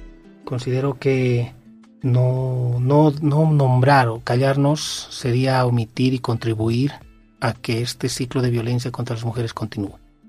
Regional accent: Bolivia; lo digo con todo respeto como boliviano

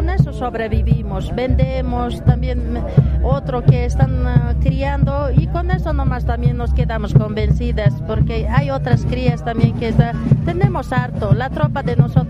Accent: Curahuara, Oruro, Bolivia; Ya va a haber el concurso de camélidos en mi pueblo, en Curahuara.

